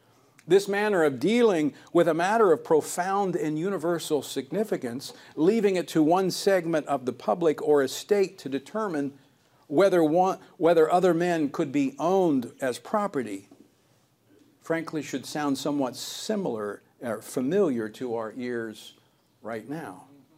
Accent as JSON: {"language": "English", "region": "Louisiana", "country": "United States", "tie": "born or raised there", "said": "from my home state of Louisiana"}